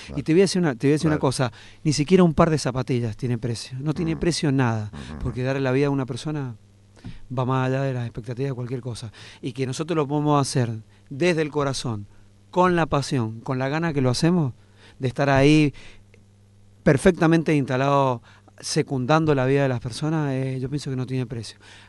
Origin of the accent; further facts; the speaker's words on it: Mendoza, Argentina; Yo soy mendocino.